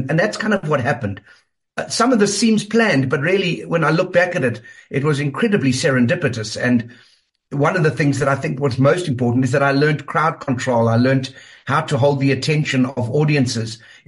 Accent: Vanderbijlpark, Gauteng, South Africa; I grew up in Vanderbijl Park.

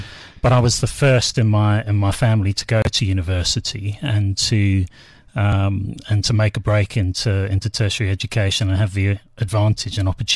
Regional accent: United Kingdom; moved away as an adult; now in South Africa; I'm a bit of an imposter in South Africa, perhaps from my accent. Your listeners will be able to tell that I'm originally from the UK. Mm. I've been in South Africa for 20 years

